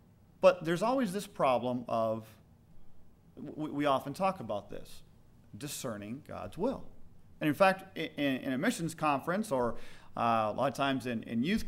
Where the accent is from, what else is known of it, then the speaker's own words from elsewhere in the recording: the South, United States; I grew up in the South, and hey man, this is how you can speak in the South.